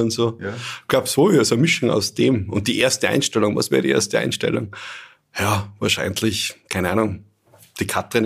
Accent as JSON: {"language": "German", "town": "Bad Ischl", "region": "Upper Austria", "country": "Austria", "tie": "born or raised there", "said": "der Bachgasse 10a, quasi neben einer Felswand, neben einer Großen, war mein Ort des Aufwachsens. Also ein gebürtiger Ischler, ja, voll."}